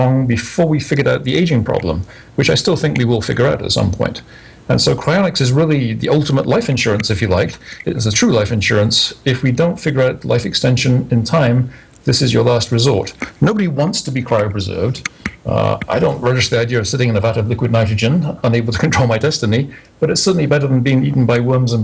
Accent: United Kingdom; moved away as an adult; now in United States; I guess I'm still sort of British. My American friends think I'm British, but I've been living in the States since 1987.

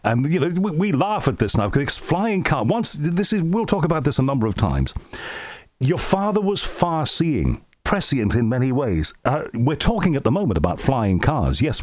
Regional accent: North West England, United Kingdom; born or raised there

